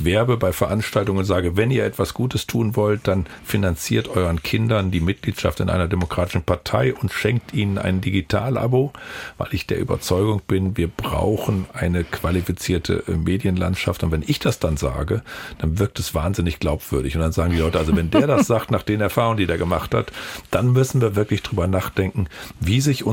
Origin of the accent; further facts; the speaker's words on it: Osnabrück, Lower Saxony, Germany; an Universität in meiner Heimatstadt Osnabrück.